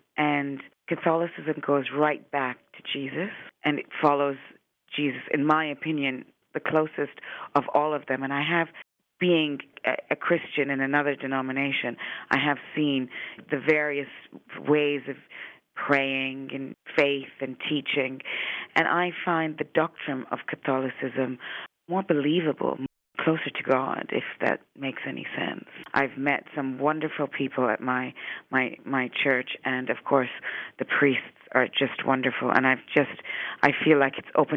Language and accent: English; India; I was baptized Anglican, and I had always been to church, but growing up in India, because I'm half Indian, I experienced all religions.